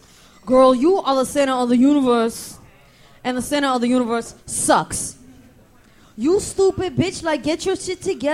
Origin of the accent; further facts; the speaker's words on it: Brooklyn, New York, United States; Brooklyn.